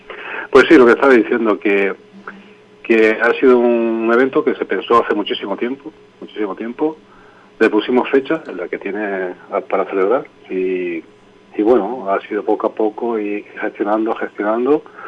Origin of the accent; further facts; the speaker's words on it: Andalusia, Spain; Somos almerienses y todos tenemos el mismo acento prácticamente. La comarca somos más o menos, somos pueblos vecinos